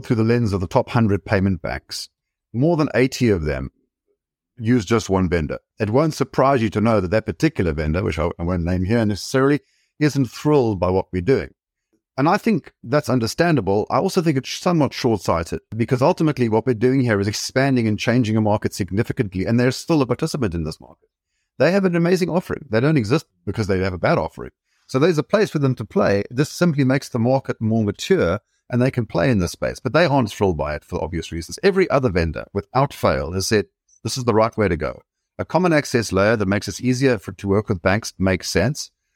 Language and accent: English; South Africa; Well, I grew up in South Africa